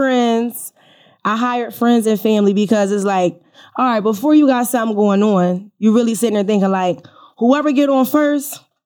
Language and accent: English; Philadelphia, Pennsylvania, United States; Of course, we're from Philly.